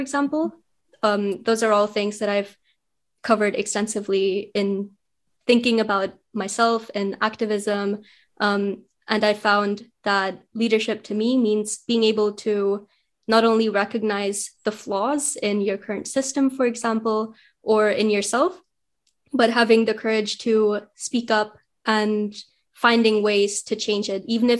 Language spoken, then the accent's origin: English; Germany; also born or lived in India; So I moved to Germany from India at a pretty young age. I was 5. So I spent the most of my life in Germany and I've grown up there. But of course, that doesn't take away from my Indian culture or my roots and my heritage.